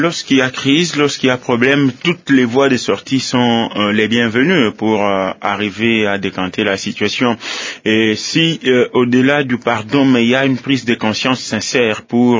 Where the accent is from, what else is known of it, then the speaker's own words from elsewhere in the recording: Kasaï, DR Congo; chez moi au Kassai